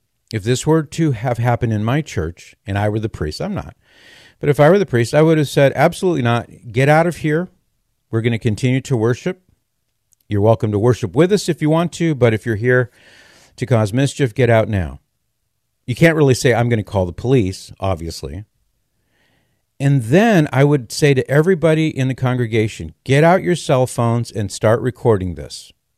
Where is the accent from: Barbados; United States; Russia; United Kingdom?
United States; California; now in Ohio, United States; It's certainly true in California, my home state. I don't live in California anymore. I live in Ohio, but that's my home state.